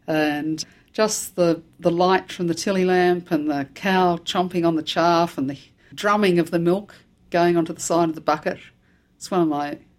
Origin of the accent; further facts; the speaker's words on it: Melbourne, Victoria, Australia; born there; I was born in 1949 in Melbourne.